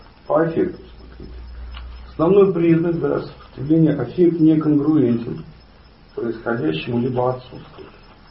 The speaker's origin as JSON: {"language": "Russian", "region": "Saint Petersburg", "country": "Russia", "said": "Я питерский."}